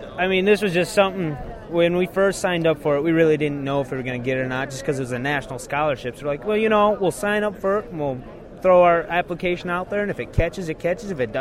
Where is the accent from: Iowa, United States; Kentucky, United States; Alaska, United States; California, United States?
Iowa, United States; Sibley; I'm from Sibley, Iowa, up in the way northwest corner, almost Minnesota, so this is kind of where I come from.